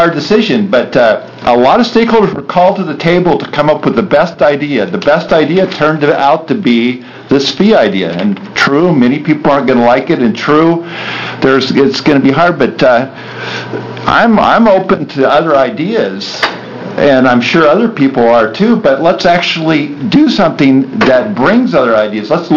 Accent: Enterprise, Oregon, United States; also born or lived in Portland; I was born in Enterprise, Oregon. Of course my heart broke. I lived in Eastern Oregon a lot of my life following my I want to be in a bigger school football coach father across the state. And eventually we ended up in Portland

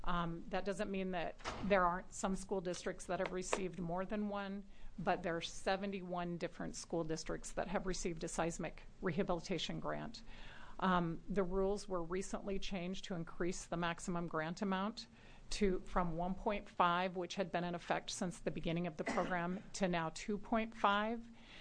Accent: Joseph, Oregon, United States; I grew up in Joseph, and I happen to know that that high school is the biggest building, that gymnasium is the biggest building in town

